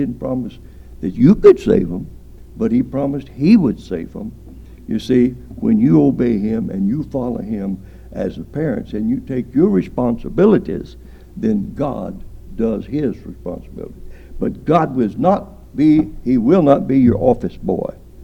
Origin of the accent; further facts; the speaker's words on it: Baghdad, United States; Well, we had a man down here in Baghdad, and I'm not talking about Iraq, where I grew up down there in Baghdad.